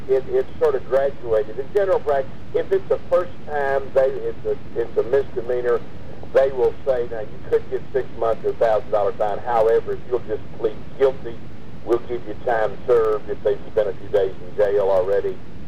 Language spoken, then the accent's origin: English; the South, United States; I grew up in the South back in the 50s